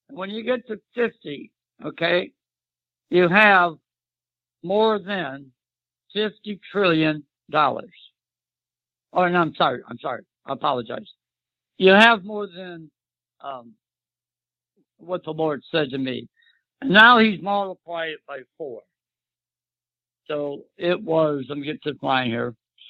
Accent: Midwest, United States; because I am from the Midwest. I worked growing up pumping SHIT from the ground

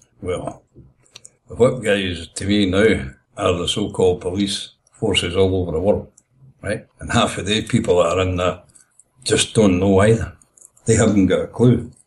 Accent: Scotland, United Kingdom; Now, I'm a Scotsman. I'm my own man, right?

